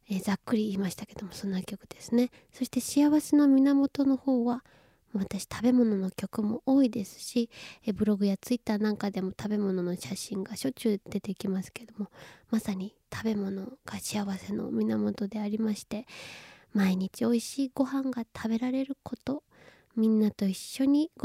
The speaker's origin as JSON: {"language": "Japanese", "town": "Nerima", "region": "Tokyo", "country": "Japan", "tie": "born or raised there", "also_born_or_lived": "Ehime", "said": "愛媛生まれ、東京の練馬育ち、シンガーソングライターの"}